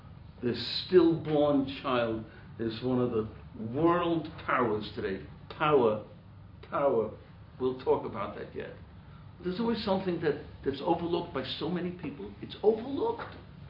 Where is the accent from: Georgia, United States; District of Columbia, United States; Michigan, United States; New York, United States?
New York, United States; Brooklyn; I lived in Williamsburg. I grew up in Williamsburg. Brooklyn. I'm a Brooklyn boy.